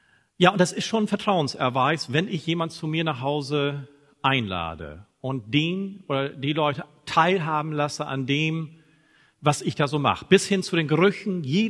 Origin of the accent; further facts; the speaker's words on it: Lower Saxony, Germany; now in Hamburg, Germany; wohne seit 7,5 Jahren hier in Hamburg, aber ihr merkt an der Sprache, zwar Norddeutscher, aber eigentlich Ostfriese